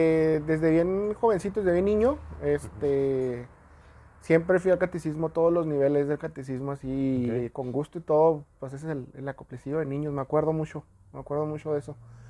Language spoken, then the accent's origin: Spanish; Chihuahua, Mexico; soy de la Mármol.